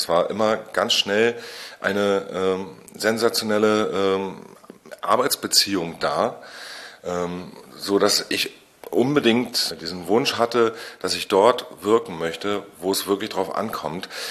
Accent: Mecklenburg-Vorpommern, Germany; now in Berlin, Germany; Also eigentlich stamme ich von der Insel Usedom, da bin ich aufgewachsen, 1980 geboren und jeder von der Insel Usedom ist in Wolgast geboren. Dann bin ich nach Schulzeit und allem erstmal nach Stralsund gegangen

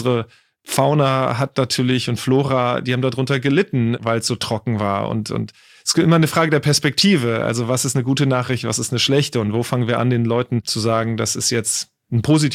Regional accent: Germany; ich habe zwar einen italienischen Pass und bin in den Ferien viel in Italien gewesen, aber ich bin doch in Deutschland aufgewachsen

